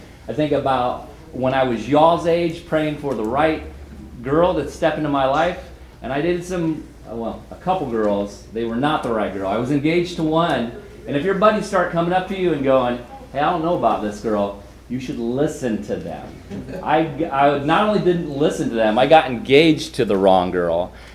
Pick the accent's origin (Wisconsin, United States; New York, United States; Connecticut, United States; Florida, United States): Florida, United States; I'm from Florida. I'm from Florida, and I know my good buddy Gabe is from Miami, and he came up with me, and he's a Dolphin fan.